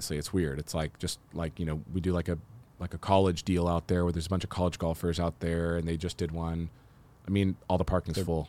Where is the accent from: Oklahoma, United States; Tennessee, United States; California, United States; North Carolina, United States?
Oklahoma, United States; Edmond; And interestingly, you know, I grew up in Edmond.